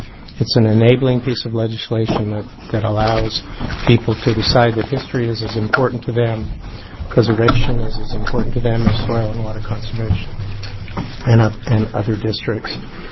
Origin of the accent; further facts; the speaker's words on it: Ashland, Oregon, United States; I'm from Ashland. I'm the executive director of the Southern Oregon Historical Society